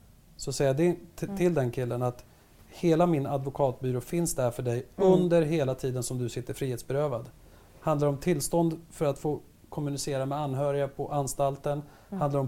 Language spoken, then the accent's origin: Swedish; Örebro, Örebro County, Sweden; Alltså, du vet, jag är andra generationens invandrare. Jag är uppvuxen i Sörbyängen i Örebro.